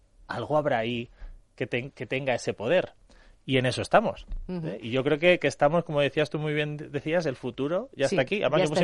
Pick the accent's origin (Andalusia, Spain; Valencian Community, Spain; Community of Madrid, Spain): Community of Madrid, Spain; Alcalá de Henares; yo soy alcalaíno. Nací en La Paz, Sí. Pero antes en mi época no había hospital en Alcalá, con lo cual venían aquí a Madrid a tenernos. Y nos volvíamos a Alcalá.